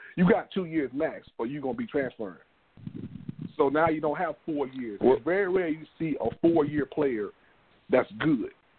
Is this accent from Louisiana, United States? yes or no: no; Tallahassee, Florida, United States; I grew up in Tallahassee.